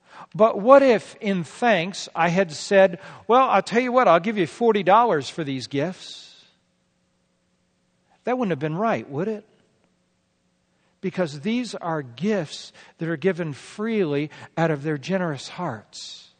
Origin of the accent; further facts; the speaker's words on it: United States; And by the way, as an American, I couldn't recognize most of it.